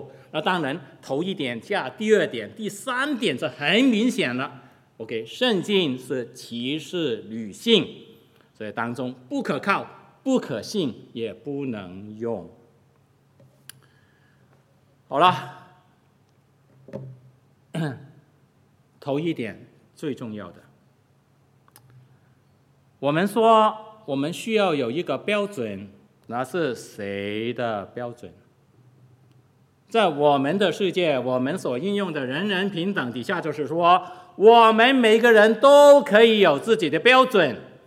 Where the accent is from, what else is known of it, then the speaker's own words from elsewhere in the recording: Guangdong, China; 我们广东话有一句是骂人的